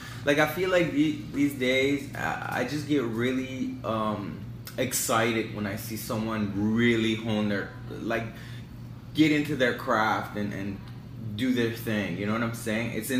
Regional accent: Iran; now in Edmonton, Canada; when we moved from Iran to Edmonton, I was like, man, I'd rather live in Iran.

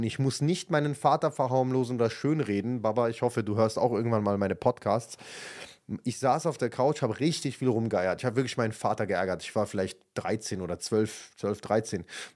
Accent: Viernheim, Hesse, Germany; ich komme aus Viernheim, das ist ein kleines Dorf mit vielleicht 30.000 Einwohnern in Hessen, genau neben Weinheim, das ist in Baden-Württemberg, und Heidelberg und Mannheim, also quasi zwischendrin.

